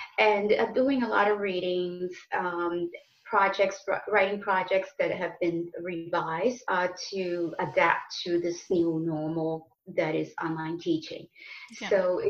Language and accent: English; Dominican Republic; I remember vanilla as being part of my childhood. I come from the Dominican Republic.